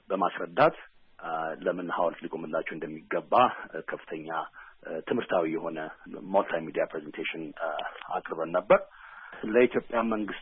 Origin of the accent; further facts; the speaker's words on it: United States; እሺ፣ ቀደም ሲል እንደተናገርከው ለአድማጮቻችን፣ እኔ አሜሪካን ሀገር ነው ተወልጄ ያደኩት። እዛ ተወልጄ ባድግም በቤተሰቦቼ ምክንያት የኢትዮጵያን ታሪክና ባህል እንዳከብር ለማክበር ችያለሁኝ፣